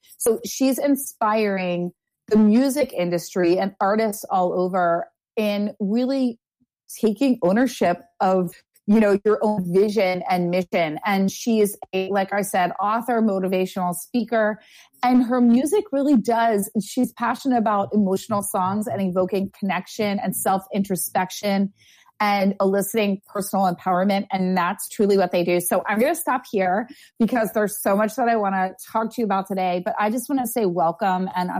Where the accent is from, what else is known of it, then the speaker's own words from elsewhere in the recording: United States; I was born and raised in America.